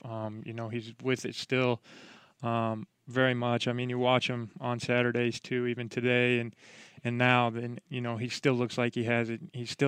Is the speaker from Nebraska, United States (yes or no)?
yes; Kearney, Nebraska, United States; born there; I was born in Kearney, Nebraska, but I was never really considered myself a Cornhusker fan.